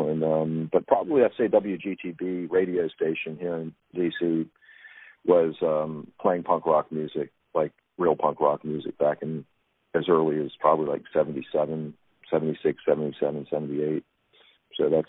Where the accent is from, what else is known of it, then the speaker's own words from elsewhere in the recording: Arlington, Virginia, United States; also born or lived in Washington, D.C. / Falls Church; Okay. Well, I'm from Washington, D.C., and born and raised in Northern Virginia, Arlington primarily, and Falls Church.